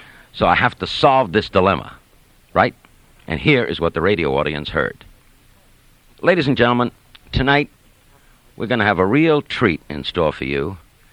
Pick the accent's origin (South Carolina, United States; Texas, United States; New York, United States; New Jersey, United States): New York, United States; Brooklyn; I'm 22 years old. No girl ever called me in my life. I'm a kid from Brooklyn. What girl ever called a kid from Brooklyn?